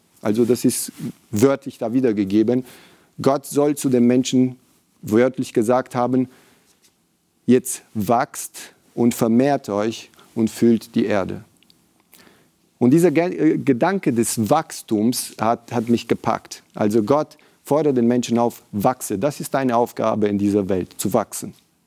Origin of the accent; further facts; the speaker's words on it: Romania; moved away; Ich bin in Rumänien aufgewachsen, in einer Diktatur. Bis ich 12 war, habe ich nie diese exotischen Früchte essen können.